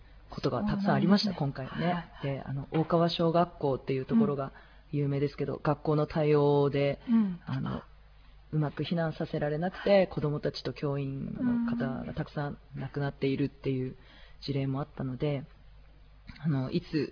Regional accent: Tohoku, Japan; 私も東北出身なので地元に友達がたくさんいるんですが、

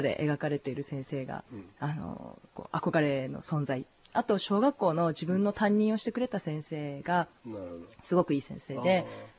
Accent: Iwate, Japan; 岩手出身なので、

